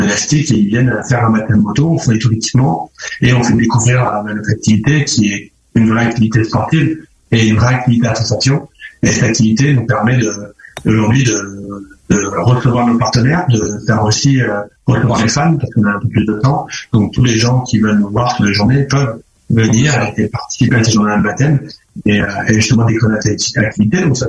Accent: Nouvelle-Aquitaine, France; also born or lived in England; moi, je suis né en Angleterre et mes parents sont venus habiter en France quand j'avais seulement 3 ans. Donc, j'ai toujours vécu ici. Ils ont décidé de venir dans cette région, Charente. Et donc, je suis toujours resté là. Et finalement, j'ai construit une maison aussi à Hiers depuis quelques années.

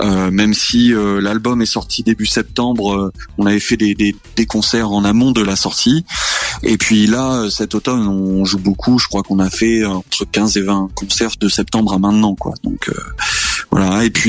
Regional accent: Nouvelle-Aquitaine, France; Exactement, exactement, là où j'ai grandi.

